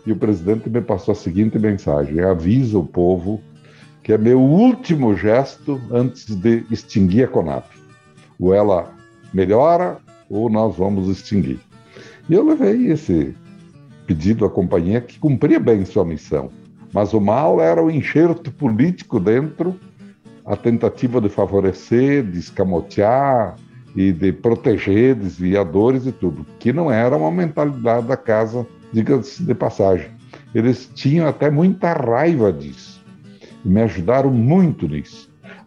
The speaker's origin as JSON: {"language": "Portuguese", "town": "Marau", "region": "Rio Grande do Sul", "country": "Brazil", "said": "Veja você, eu sou de Marau, Rio Grande do Sul, mas do interior de Marau. Meus pais eram pequenos produtores"}